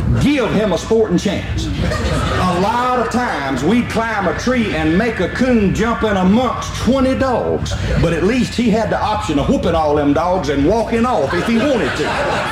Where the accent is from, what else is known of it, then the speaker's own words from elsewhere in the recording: Liberty, Mississippi, United States; I come from Route 4, Liberty, Mississippi. Now, that's 12 miles west of Macomb, Mississippi, 65 miles due northeast of Baton Rouge, Louisiana, and 116 miles due north of New Orleans, Louisiana.